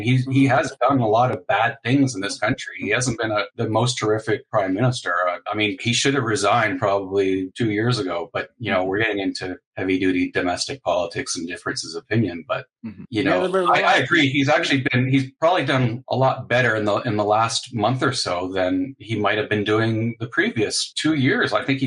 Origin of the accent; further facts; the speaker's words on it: Hamilton, Ontario, Canada; I come from Hamilton. Hamilton is the steel manufacturing city in Canada.